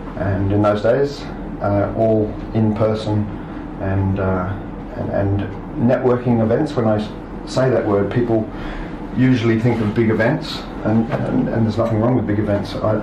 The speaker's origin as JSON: {"language": "English", "country": "Australia", "moved": "yes", "lives_now": "Japan", "said": "So I'll tell you a little bit more about my background. I am Australian, as he said, and I came here Golden Week 2003."}